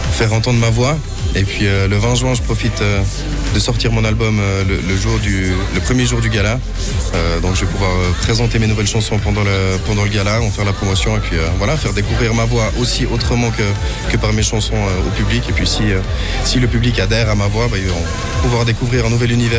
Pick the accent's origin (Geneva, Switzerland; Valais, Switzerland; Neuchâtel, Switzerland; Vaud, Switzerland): Vaud, Switzerland; accent: Vaudois; vu mon accent vaudois, je pense que je ne peux pas dire que je viens d'ailleurs. Voilà, moi je joue à domicile là